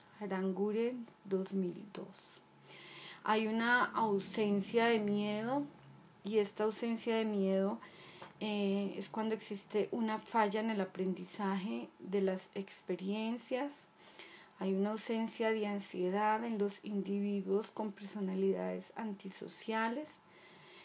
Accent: Colombia; y mi país Colombia, que amo profundamente a mi tierra

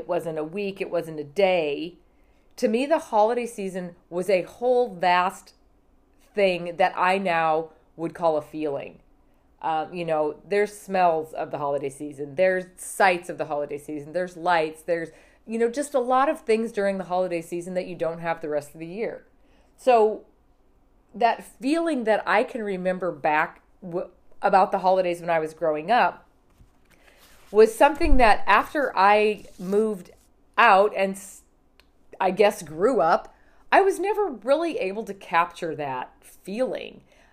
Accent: Montana, United States; Now, of course, remember I grew up in Montana, so I don't know that there was a Christmas that we didn't have a white Christmas, right?

